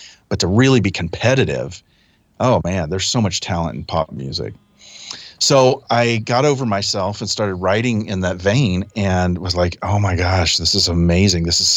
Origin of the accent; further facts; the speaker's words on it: Dallas, Texas, United States; I'm from Dallas originally, and I had gone home during a summer break after college